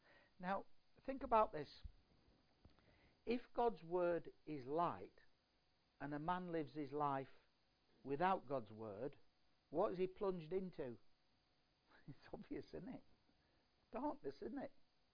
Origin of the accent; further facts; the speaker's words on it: Ireland; And that's because I'm from Ireland.